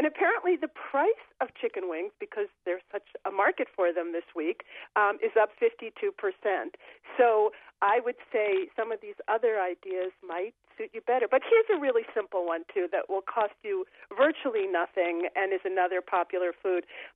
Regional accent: New York, United States; born there; I am a New Yorker by birth, but I've lived in New England for over 30 years now.

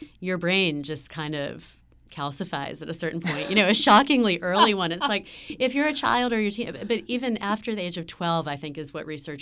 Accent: Wilmington, United States; now in Paris, France; I grew up in Wilmington. Like most people, didn't do a lot of traveling, a lot of speaking French growing up in Wilmington.

